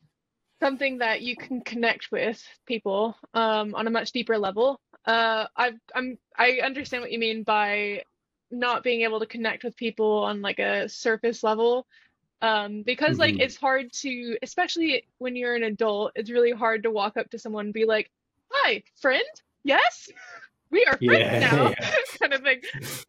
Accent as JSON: {"language": "English", "region": "Texas", "country": "United States", "tie": "born or raised there", "said": "because growing up in Texas, you have a lot of Latin American influences there with music"}